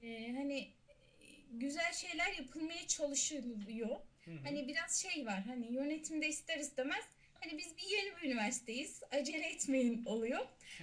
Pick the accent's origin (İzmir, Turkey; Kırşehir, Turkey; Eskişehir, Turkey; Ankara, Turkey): Kırşehir, Turkey; Doğma büyüme Kırşehirliyim zaten. Hani hiç Kırşehir dışında okul hayatım olmadı.